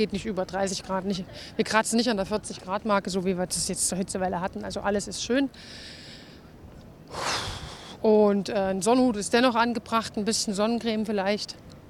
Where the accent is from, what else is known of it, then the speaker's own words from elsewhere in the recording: Berlin, Germany; Ich komme aus Berlin und wir wollen heute wissen, wie lebt sich's denn in Erfurt?